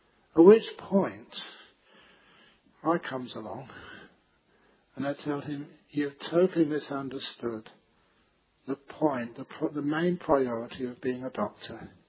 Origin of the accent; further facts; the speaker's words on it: London, United Kingdom; I still remember growing up in London, which was the center of two big world wars.